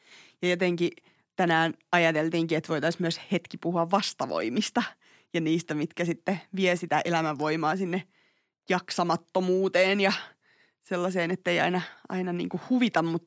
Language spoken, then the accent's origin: Finnish; Tampere, Pirkanmaa, Finland; Mä oon Tampereelta.